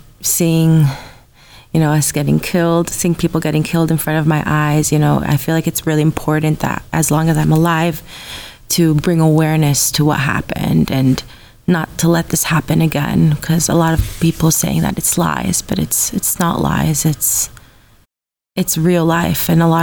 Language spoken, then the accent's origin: English; Los Angeles, California, United States; I'm 25 years old. I grew up in Los Angeles my whole life.